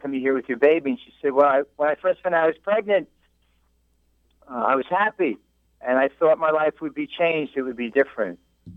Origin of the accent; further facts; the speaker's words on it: Elmont, New York, United States; You know, I grew up on Long Island. I grew up in Elmont.